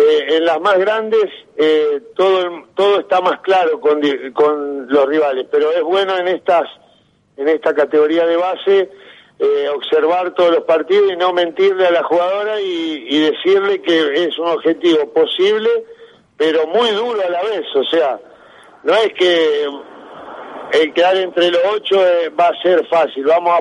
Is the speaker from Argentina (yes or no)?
yes; San Carlos, Santa Fe, Argentina; yo con 44 años, pero siendo santafesino, sancarlino más precisamente